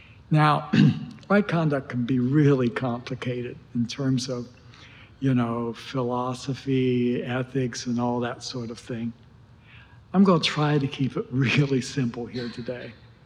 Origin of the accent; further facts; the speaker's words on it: West Virginia, United States; I come from West Virginia, and down in West Virginia, down in the southern part of the state, there are the Hatfields and McCoys.